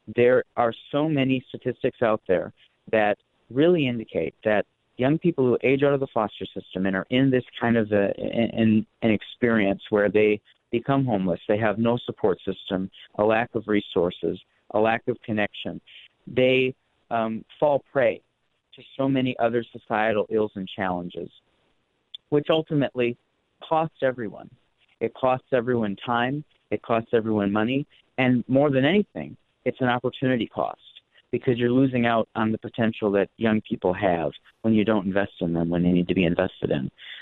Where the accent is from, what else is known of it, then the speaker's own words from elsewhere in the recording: Eau Claire, Wisconsin, United States; this kind of a model isn't just needed in Eau Claire, my hometown.